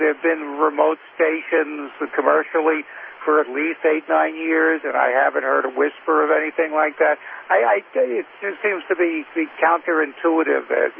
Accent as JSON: {"language": "English", "town": "Brooklyn", "region": "New York", "country": "United States", "tie": "born or raised there", "said": "Yeah, having been born and brought up in Brooklyn"}